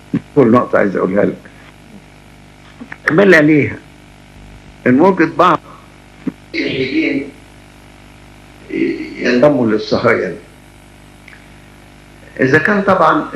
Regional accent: Egypt; يعني وسط أنفسنا كمصريين نتكلم

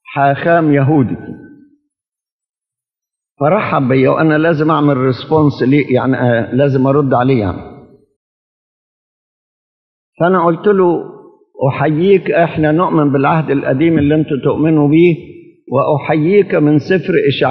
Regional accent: Egypt; فهو الإصحاح الخاص بنا كمصريين

